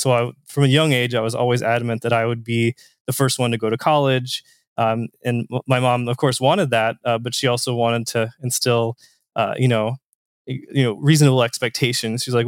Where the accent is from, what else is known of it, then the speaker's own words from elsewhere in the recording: Indiana, United States; I'm from Southern Indiana myself. So a small town.